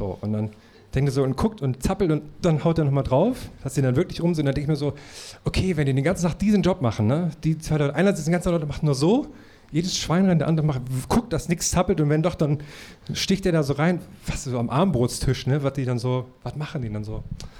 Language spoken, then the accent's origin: German; Thuringia, Germany; außer in meiner Heimat in Thüringen, weil Thüringen ist ja das große Wurstzentrum Deutschlands.